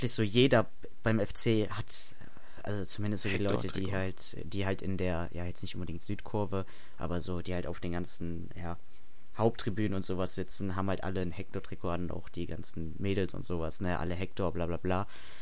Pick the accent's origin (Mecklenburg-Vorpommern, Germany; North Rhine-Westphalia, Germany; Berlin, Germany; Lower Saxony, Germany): North Rhine-Westphalia, Germany; Cologne; als Kölner hast du immer Podolski, klar.